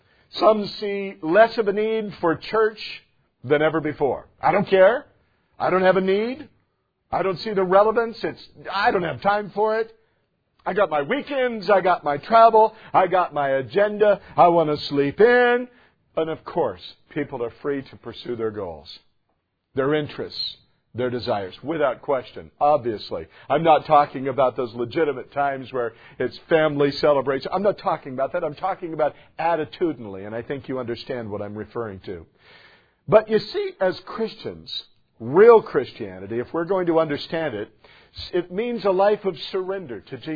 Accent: United States; I'm proud of being an American.

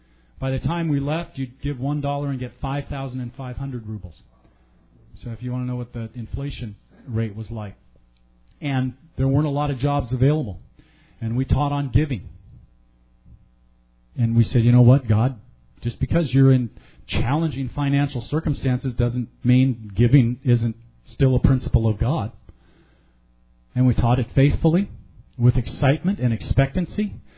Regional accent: United States; I said, of course, I am from America, so I will have certain cultural things that are a part of me.

